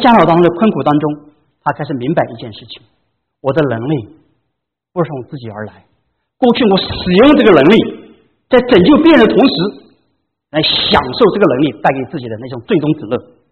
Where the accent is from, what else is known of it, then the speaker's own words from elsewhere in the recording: China; 我们中国人不是有句话说吗？有人是不见棺材不流泪啊。